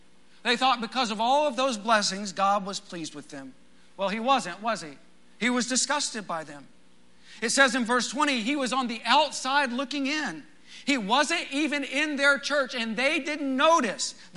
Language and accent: English; Midland, Texas, United States; it reminded me a little bit of growing up in West Texas. When the oil industry was booming, life was good in Midland, let me tell you.